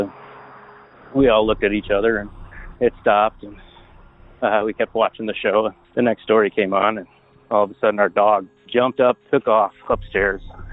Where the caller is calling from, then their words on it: Portland, Oregon, United States; I'm calling from Portland, Oregon.